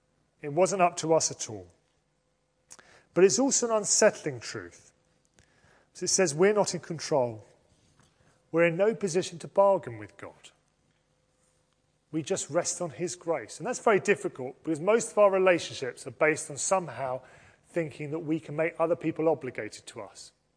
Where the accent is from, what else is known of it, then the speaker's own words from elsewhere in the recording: United Kingdom; born there; I was British before I had a passport, by virtue of the Britishness of my parents and the fact that I was born in these great islands.